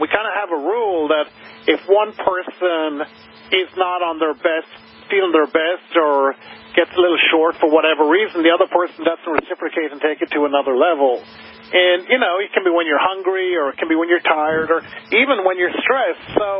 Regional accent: Galway, Connacht, Ireland; we were both born the same year, even though we lived in different places on the earth. I mean, I grew up in Galway in the west of Ireland

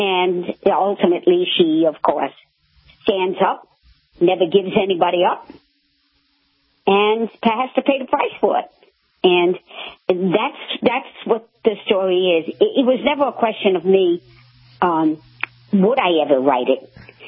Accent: Jersey City, New Jersey, United States; I grew up in Jersey City, which, as you know, is the second largest city, only to Newark.

